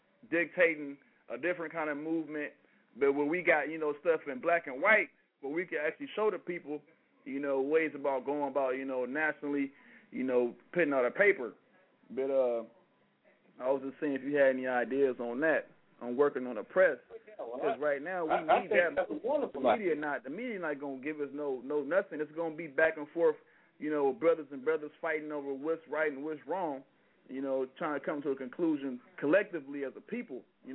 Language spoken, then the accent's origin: English; Oakland, California, United States; I'm in LA. I mean, I'm from East Oakland, I was.